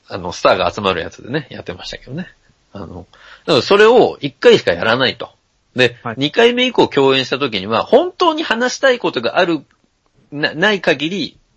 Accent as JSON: {"language": "Japanese", "region": "Mie", "country": "Japan", "tie": "born or raised there", "lives_now": "Tokyo, Japan", "said": "で、地元は三重なわけじゃないですか。"}